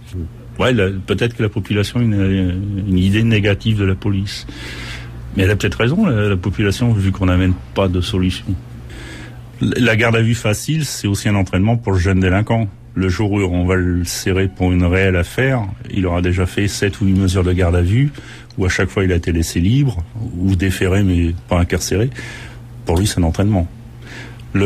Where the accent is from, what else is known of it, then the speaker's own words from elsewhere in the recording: Hauts-de-France, France; moved away as an adult; Je viens du Nord-Pas-de-Calais, pas de travail là-bas et ici il y avait des garanties.